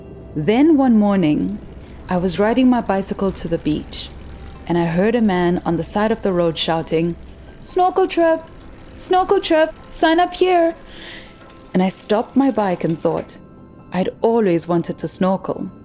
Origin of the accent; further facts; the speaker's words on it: Soweto, Gauteng, South Africa; I grew up in Soweto, a community in the city of Johannesburg, which is the capital of South Africa. The closest beach was 6 hours from my town.